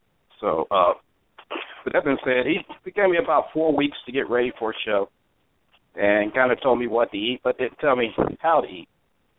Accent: Ohio, United States; also born or lived in Huntington, West Virginia; I was born in Huntington, West Virginia. Moved to Ohio, probably around sixth grade area, somewhere around sixth grade, fourth grade, and I've been in Ohio ever since.

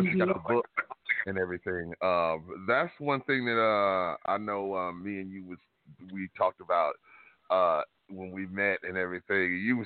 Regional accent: Detroit, Michigan, United States; I tell people, you know, I'm from the East. You know, I'm born and raised in Detroit.

